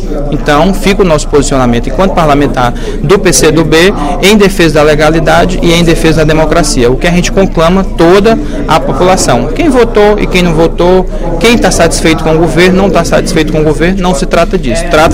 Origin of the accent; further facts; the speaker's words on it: Maranguape, Ceará, Brazil; Vários planos de saúde têm recebido reclamações de usuários do município de Maranguape, que é a minha cidade natal